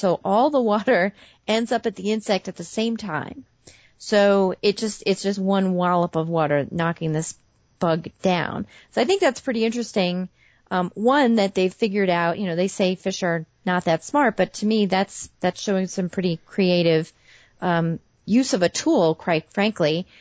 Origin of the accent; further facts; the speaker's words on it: New York, United States; I'm from New York, Gary.